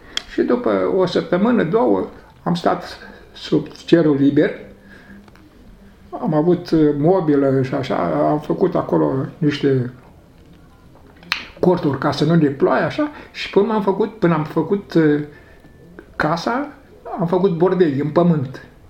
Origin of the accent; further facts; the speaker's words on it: Bessarabia, Moldova; moved away as an adult; Deci noi am fugit din Basarabia ca să nu fim deportați în Rusia, în Siberia, și ne-a deportat aici. Pe motiv că noi suntem basarabeni și am fugit de ruși